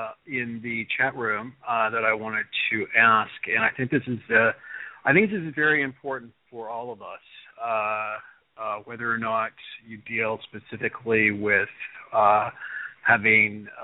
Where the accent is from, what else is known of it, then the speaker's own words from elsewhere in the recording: Washington, United States; Growing up in Central Washington, it's very dry. It's a desert out there, even though it's farming communities